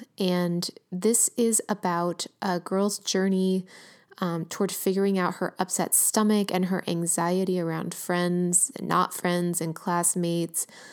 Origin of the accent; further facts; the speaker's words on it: Los Angeles, California, United States; This book takes place in my hometown, working class